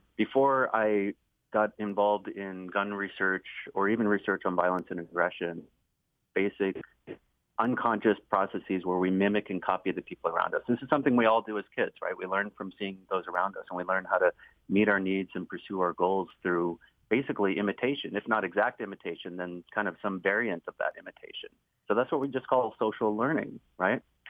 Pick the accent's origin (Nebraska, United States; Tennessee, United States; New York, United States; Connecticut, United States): Tennessee, United States; Even the hometown I grew up in Tennessee, had a copycat threat.